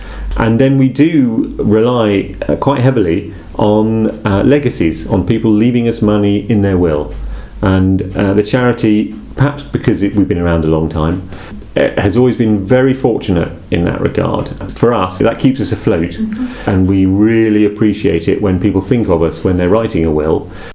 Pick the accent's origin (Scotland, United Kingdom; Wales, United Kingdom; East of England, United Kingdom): East of England, United Kingdom; I live just down the road. I live at the other end of Magdalen Street in Norwich. I'm from Norfolk.